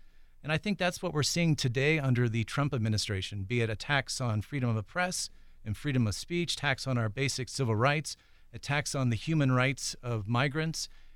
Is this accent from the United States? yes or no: yes; Arizona, United States; also born or lived in Flagstaff; I grew up in Arizona. I was educated in public schools outside of Tucson, and lived for many years in Flagstaff.